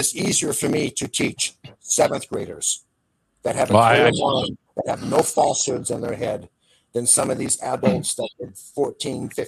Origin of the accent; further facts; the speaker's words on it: California, United States; I'm not a Southerner, I'm not sticking up for nobody. I'm from Southern California.